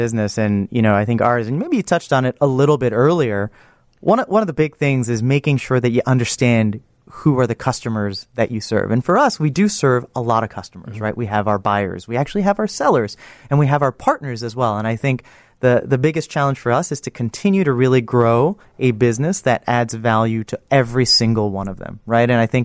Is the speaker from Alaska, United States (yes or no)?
no; New York City, New York, United States; also born or lived in Singapore; I was born in Singapore, grew up in New York City, served in the Singapore military.